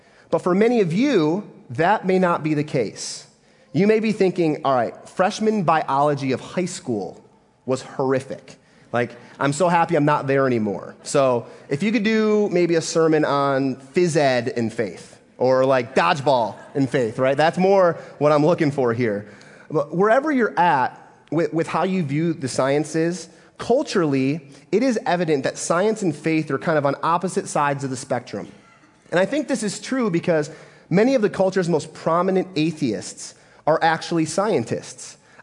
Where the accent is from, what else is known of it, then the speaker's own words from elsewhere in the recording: Mason, Michigan, United States; And I grew up in Mason, Michigan, and I got saved through a ministry called Young Life.